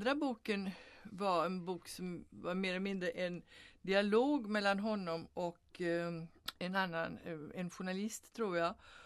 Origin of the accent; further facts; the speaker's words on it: Sweden; Och då blev man ju väldigt stolt som svensk.